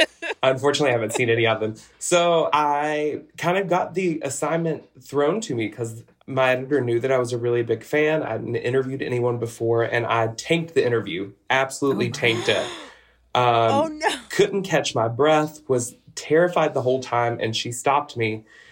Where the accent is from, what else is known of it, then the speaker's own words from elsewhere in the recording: Tennessee, United States; even non-country music fans back home, that don't recognize her as this powerful force in their lives growing up in East Tennessee.